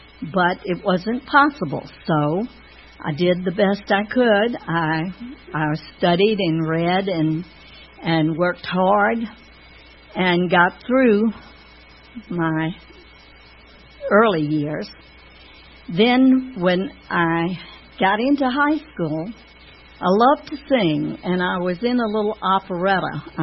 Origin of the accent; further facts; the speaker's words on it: Virginia, United States; I was one of five children. We grew up in Tidewater, Virginia, the big shipyard there, and Navy Yard, and Army bases, and Air Force bases